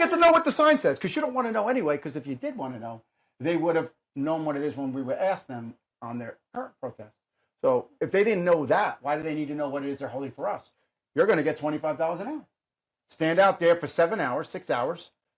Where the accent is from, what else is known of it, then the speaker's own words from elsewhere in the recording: United States; it is disheartening to me as an American, as a taxpayer, a voter, or whatever.